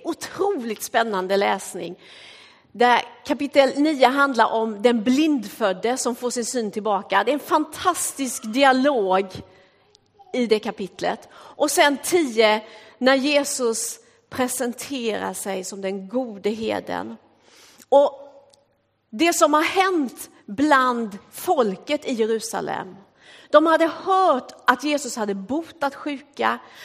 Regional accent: Småland, Sweden; moved away; När jag flyttade hit ifrån Småland då

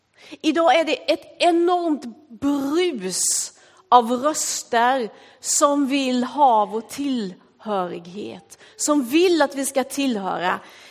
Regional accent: Småland, Sweden; moved away; När jag flyttade hit ifrån Småland då

